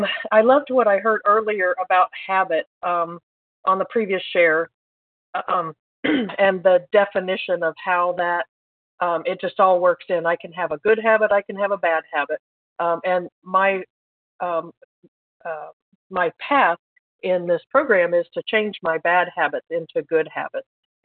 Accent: Indiana, United States; I'm from Indiana.

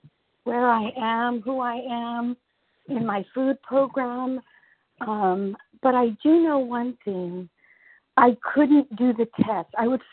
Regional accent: California, United States; I'm from Central California. I am new to the group.

